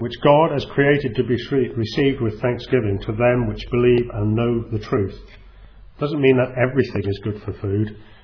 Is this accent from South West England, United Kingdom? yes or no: yes; South West England, United Kingdom; I can't claim it's because I'm Cornish after all.